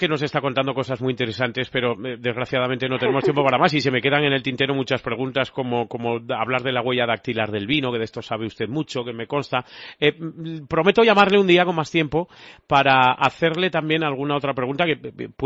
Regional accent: La Rioja, Spain; yo estoy seguro de que somos muchos los riojanos que sí, que nos podemos hacer una idea de en qué consiste su trabajo

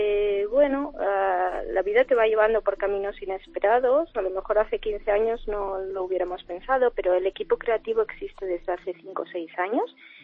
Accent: Basque Country, Spain; que también soy vasca, pero con orígenes diversos en la geografía nacional.

